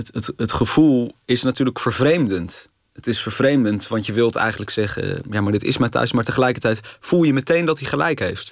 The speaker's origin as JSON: {"language": "Dutch", "town": "The Hague", "region": "South Holland", "country": "Netherlands", "said": "want ik kom natuurlijk ook uit Den Haag."}